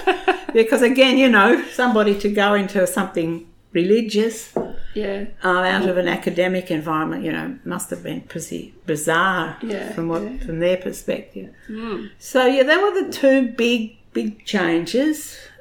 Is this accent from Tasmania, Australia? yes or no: yes; Tasmania, Australia; Because I think growing up in Tassie was... very precious to me.